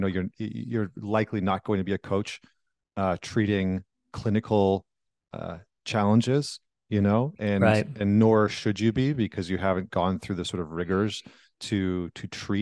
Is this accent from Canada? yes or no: yes; Canada; because I'm from Canada.